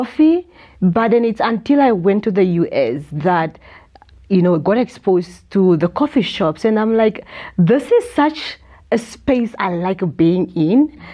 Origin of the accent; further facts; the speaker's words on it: Walvis Bay, Erongo, Namibia; So I'm from Valdez, and I was raised in a single-headed household that composed of my mother.